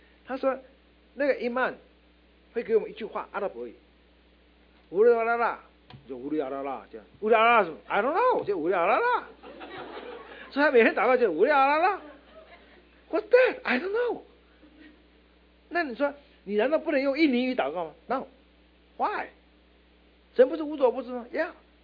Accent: Quanzhou, Fujian, China; 就在我们家乡，信不信由你。福建泉州的回民

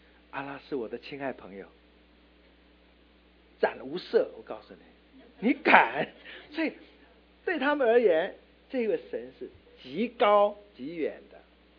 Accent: Quanzhou, Fujian, China; 就在我们家乡，信不信由你。福建泉州的回民

